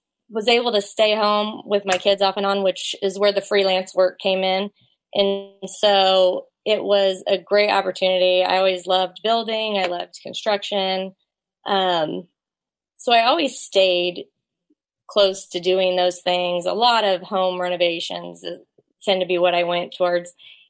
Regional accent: Kansas City, United States; Thank you for having me on. I grew up right here in the Kansas City area and actually have been here. I went away to college for just a little bit and then ended up moving back here.

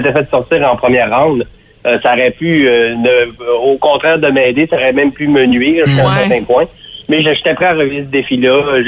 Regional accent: Quebec, Canada; moved away as an adult; moi, je suis déménagé du Saguenay, j'avais 21 ans pour faire ça.

